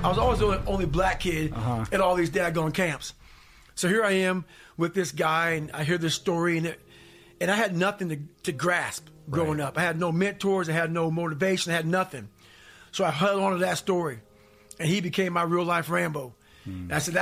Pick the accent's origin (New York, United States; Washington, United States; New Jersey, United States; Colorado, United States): New York, United States; Buffalo; born there; I was born in Buffalo, New York.